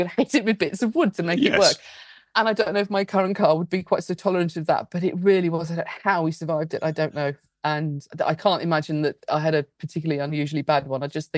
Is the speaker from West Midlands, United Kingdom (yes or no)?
no; Blackburn, North West England, United Kingdom; I'm from Blackburn, just as well, right, yeah. 16 miles away from Blackpool. Yeah. And my parents are from the south, and we moved up to, this shows my age, we moved up to the north